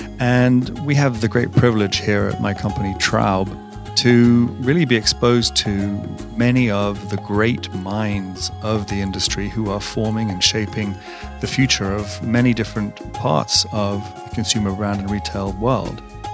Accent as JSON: {"language": "English", "region": "England", "country": "United Kingdom", "tie": "born or raised there", "moved": "yes", "lives_now": "United States", "said": "I grew up in England, and I have been here now much longer than I was ever there, which is kind of strange."}